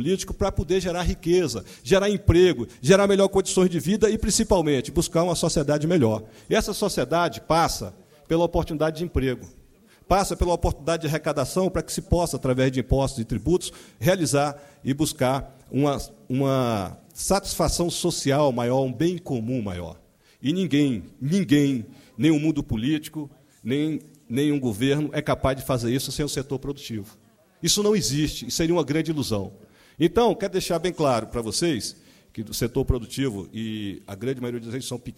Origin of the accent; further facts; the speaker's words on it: Piripiri, Piauí, Brazil; eu sou nordestino da megalópolis cidade de Piripiri, no Piauí